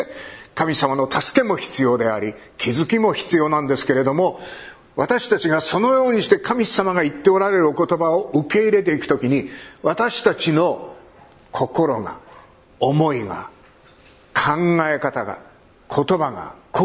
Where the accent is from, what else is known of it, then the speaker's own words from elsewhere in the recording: Hokkaido, Japan; 私は北海道から来ました。僕は大体いつも北海道と必ず入れるんですけど